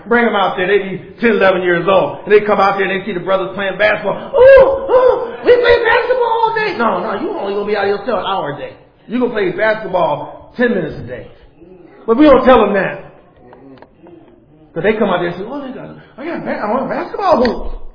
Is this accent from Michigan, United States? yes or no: no; Youngstown, Ohio, United States; I remember a church in Youngstown. Because I'm from Youngstown. Ain't no secrets in Youngstown.